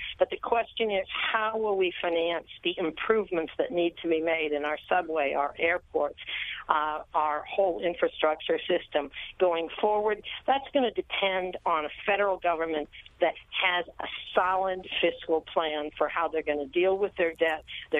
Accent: New York, United States; Well, certainly as a New Yorker, it would be very difficult to support capping deductions.

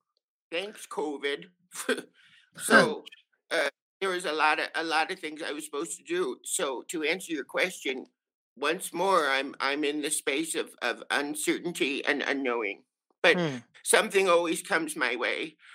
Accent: New York City, New York, United States; But because I am a New Yorker, and I send my love to everyone in the city, and I miss it desperately.

